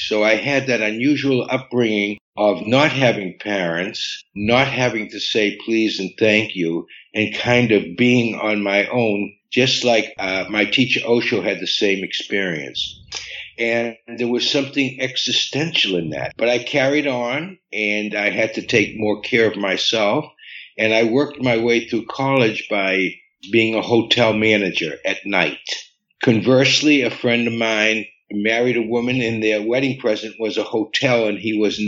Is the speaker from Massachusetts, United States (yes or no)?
yes; Boston, Massachusetts, United States; born there; Well, I was I was born in Boston, Massachusetts, in America, and I had a wonderful childhood that was disturbed by death.